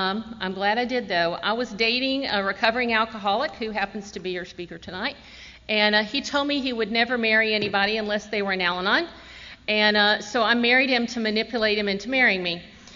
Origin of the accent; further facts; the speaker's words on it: Decatur, Georgia, United States; My mother was actually born in Decatur as well, in a house near here, to two alcoholic parents. I grew up on Candler.